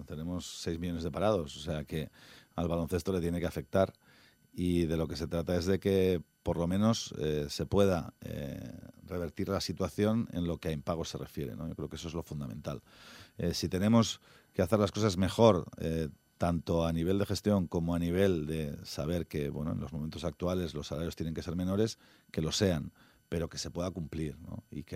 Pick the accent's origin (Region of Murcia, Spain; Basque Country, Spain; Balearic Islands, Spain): Basque Country, Spain; Bilbao; He sido profeta en mi tierra, he tenido suerte